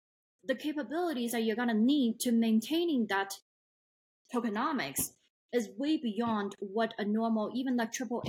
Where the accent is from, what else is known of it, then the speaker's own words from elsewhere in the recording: Ghana; also born or lived in United States; now in China; Personally, I am based in China, born in China. I grew up in Africa, in West Africa, in Ghana, actually, and then studied in the US.